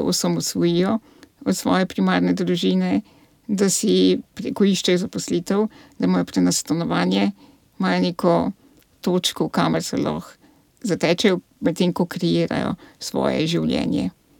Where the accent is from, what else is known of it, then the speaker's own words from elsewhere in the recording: Logatec, Inner Carniola–Karst, Slovenia; now in Ljubljana, Slovenia; Jaz sem iz Logatca. Jaz sem, še zimam tam svoje starše, sestro, družino.